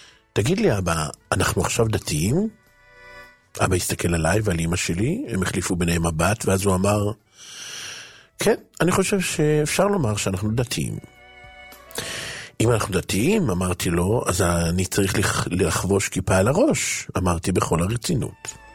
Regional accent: Central District, Israel; נולדתי במושב במרכז הארץ. הוריי היו חילונים כמו כל אנשי המושב. אפילו בית הכנסת לא היה שם.

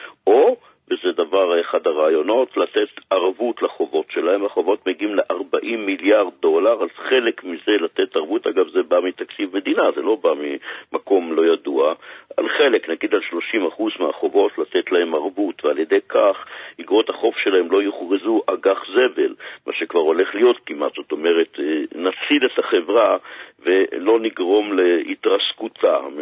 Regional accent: Jerusalem, Jerusalem District, Israel; לבית שבו גרנו בירושלים, והתרופות במשך חודשים אחדים יוצרו בבית, שאני עוד לא הייתי בחיים, אז יותר מאוחר אני גדלתי בו.

